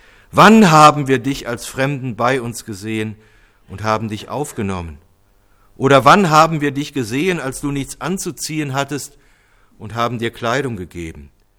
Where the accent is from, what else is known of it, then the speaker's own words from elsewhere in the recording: Cologne, North Rhine-Westphalia, Germany; In Köln kenne ich das, in meiner Heimatstadt, dass da die Kinder von Tür zu Tür gehen und singen und bekommen dann auch was.